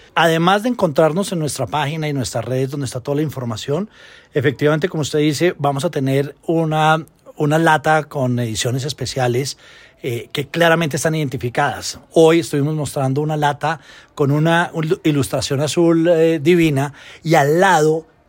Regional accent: Colombia; no lo digo solo yo porque soy colombiano

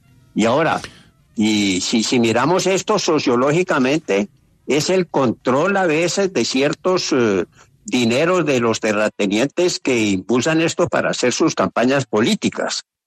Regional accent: Colombia; el deber nuestro como ciudadanos colombianos por ahora es tratar de buscar sosiego

